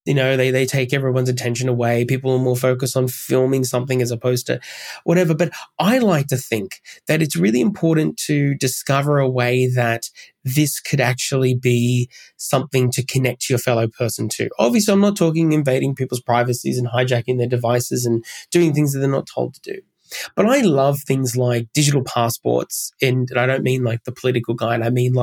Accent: Macarthur, New South Wales, Australia; back in my hometown in MacArthur in New South Wales, the MacArthur Multicultural Festival

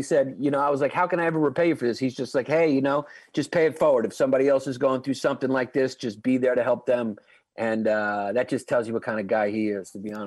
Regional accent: New York City, New York, United States; Yeah, I grew up in Brooklyn.

